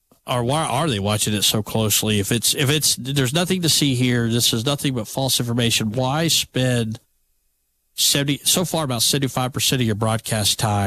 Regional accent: Michigan, United States; Terry, I was born and raised in Michigan.

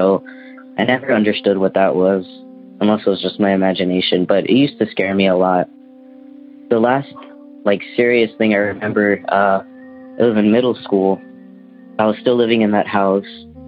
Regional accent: Texas, United States; I'm from Texas.

